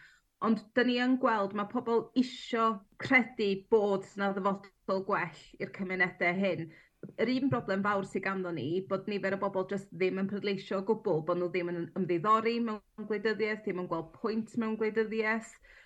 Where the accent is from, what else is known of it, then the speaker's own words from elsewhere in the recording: Wales, United Kingdom; accent: North Wales; now in Pontypridd, United Kingdom; gan feddwl fyddai fo'n anfantes efo fy acen o gleddol i, a'r ffaith bod fi'n amlwg ddim o Bontypridd.